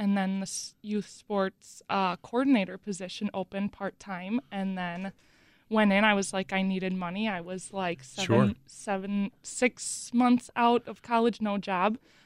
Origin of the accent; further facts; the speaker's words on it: Mukwonago, Wisconsin, United States; Yeah, so I grew up in Miguanico, went to Miguanico High School, played basketball there